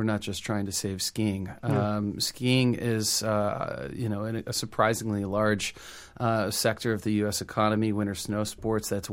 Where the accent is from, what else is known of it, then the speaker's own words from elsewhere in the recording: Maine, United States; I grew up skiing in Maine, skiing in New England.